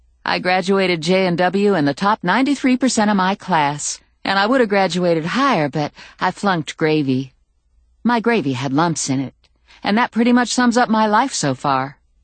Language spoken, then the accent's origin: English; Virginia, United States; I grew up in Virginia, and when I was in the third grade, Billy Krueger gave me … I carried it with me all through grade school.